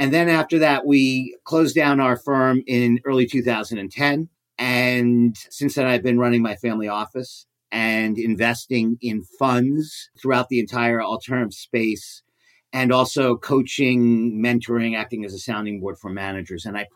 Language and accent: English; New York, United States; moved away as an adult; now in Berkeley, United States; Yes, I grew up in New York. I came out here to go to law school, although I live in Berkeley.